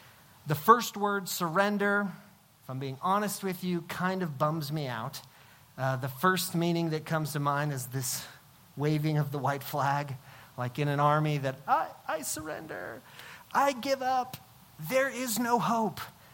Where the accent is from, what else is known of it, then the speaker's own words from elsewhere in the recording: Albany, New York, United States; especially up where I grew up in Albany.